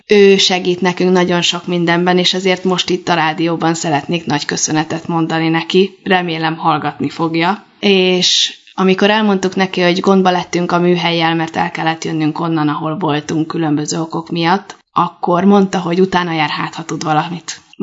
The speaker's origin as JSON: {"language": "Hungarian", "country": "Hungary", "said": "visszarepülünk Magyarországra, mert egy kicsit nehézkes az itt tartózkodás magyarként, úgyhogy nem vagyunk állampolgárok. Úgyhogy hazautazunk"}